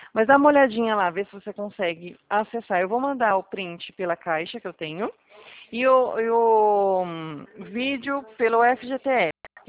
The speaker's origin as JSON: {"language": "Portuguese", "town": "Presidente Prudente", "region": "São Paulo", "country": "Brazil", "said": "Eu sou aqui de Prudente"}